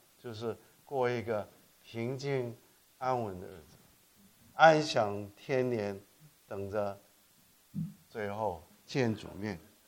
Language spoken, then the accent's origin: Chinese; South Korea; 我在韩国长大，